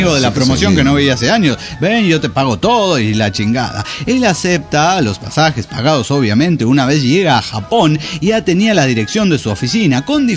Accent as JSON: {"language": "Spanish", "town": "Arica", "region": "Arica y Parinacota", "country": "Chile", "said": "de Arica, Chile."}